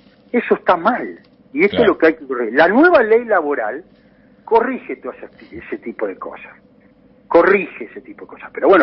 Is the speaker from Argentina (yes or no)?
yes; Argentina; la política se mete en el medio y somos argentinos